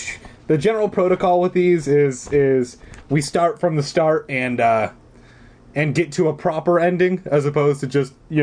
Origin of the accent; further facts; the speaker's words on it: California, United States; I'm from California, I can't do British accents. I can only do the annoying California girl accent that I use for everyone.